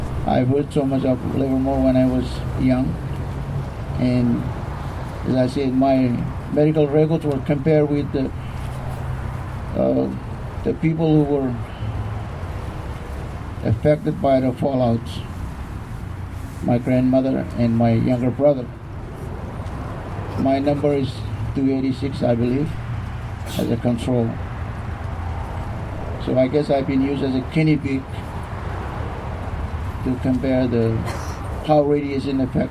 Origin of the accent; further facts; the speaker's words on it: Rongelap, Marshall Islands; now in Sacramento, United States; I came from the Marshall Islands about 3 years ago. I'm a man without a home island, and I'll tell you why. My home island of Runglap was contaminated by the atomic bomb test that was dropped on Bikini in 1954.